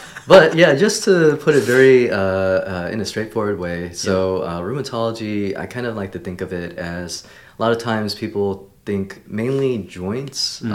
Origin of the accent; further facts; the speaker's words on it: Athens, Georgia, United States; moved away as an adult; So I actually am from Georgia originally. Mm-hmm. So I was born in Athens, which is UGA town.